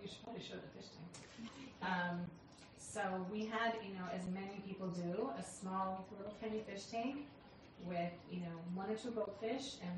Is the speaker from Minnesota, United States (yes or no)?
no; California, United States; also born or lived in New York City; now in Israel; So, my husband and I are both from California, and we are Bala Tshuva in California. We got married and moved straight away to New York City. We stayed there for 3 years, and then we moved to Israel.